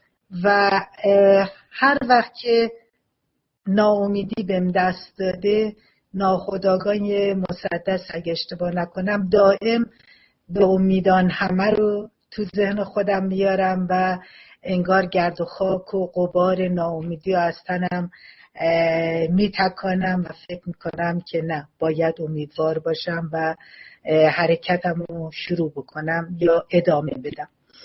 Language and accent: Persian; Kermanshah, Iran; گفتم که اگه میشه من تو کتابخانه اینجا کار کنم تو شهر خودم کرمانشاه